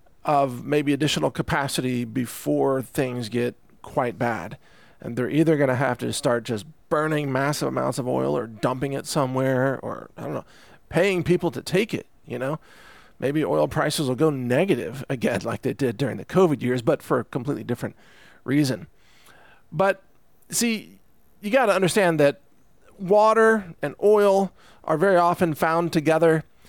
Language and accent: English; Texas, United States; I certainly didn't, even though I'm a Texan.